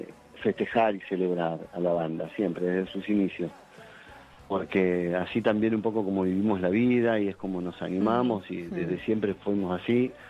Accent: Buenos Aires Province, Argentina; Pero sí, soy muy bonaerense, muy del conurbano, ¿no?

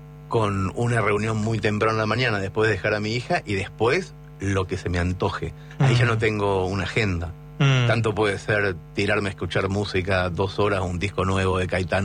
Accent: Mercedes, Argentina; Che, dejemos una universidad a 5 cuadras donde yo nací.

